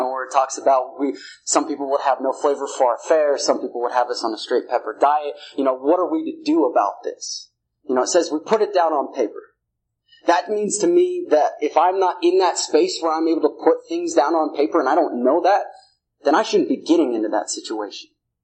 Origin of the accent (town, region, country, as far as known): Salt Lake City, Utah, United States